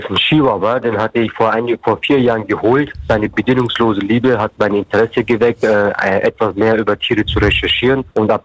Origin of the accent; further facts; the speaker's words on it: Bavaria, Germany; Ich komme ja aus Bayern und Bayern ist ja so ein sehr schwieriges Bundesland, sage ich mal. Ich hatte einen Lehrer, der gesagt hat, aus dir Türken wird sowieso nichts.